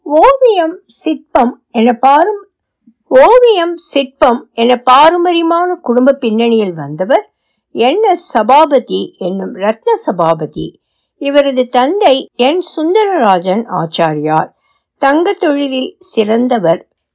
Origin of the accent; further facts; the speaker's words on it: Madurai, Tamil Nadu, India; born there; மதுரையில் பிறந்தேன். மதுரை தூய மரியன்னை உயர்நிலைப் பள்ளியில் படித்தேன்.